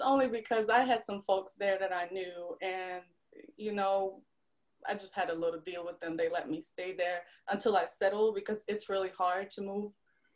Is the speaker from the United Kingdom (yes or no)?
no; Poland; English is a second language; I was born in Central Poland. It wasn't necessarily Warsaw, but it was Central Poland. Yes, I'm from Central Poland.